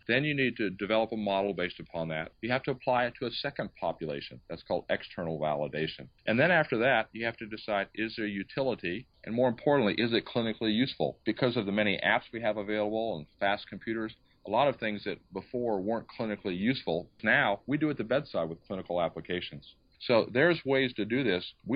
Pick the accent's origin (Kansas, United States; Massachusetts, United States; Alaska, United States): Alaska, United States; Anchorage; from Anchorage, Alaska.